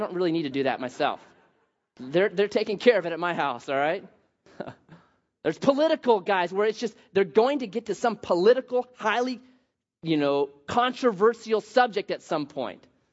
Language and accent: English; Oregon, United States; I was raised in Southern Oregon, conservative Southern Oregon